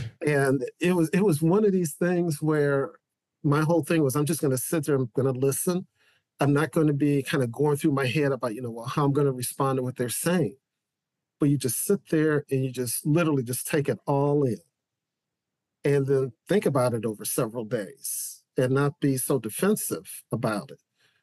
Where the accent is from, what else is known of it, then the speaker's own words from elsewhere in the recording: St. Louis, Missouri, United States; Again, he's from my hometown of St. Louis.